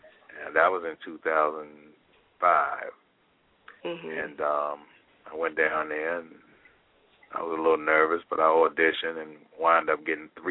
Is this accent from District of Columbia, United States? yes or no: yes; Washington, District of Columbia, United States; Yeah, well, I grew up in Washington, D.C., Northeast D.C. I don't have any siblings.